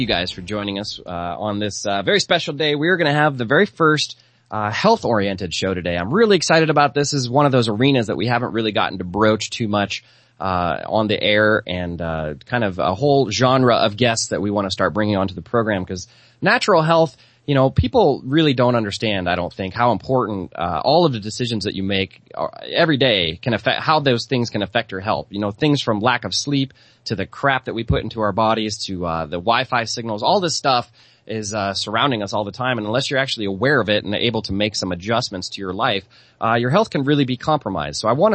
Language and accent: English; Nebraska, United States; I know, and I won't mention the fact that I'm from Nebraska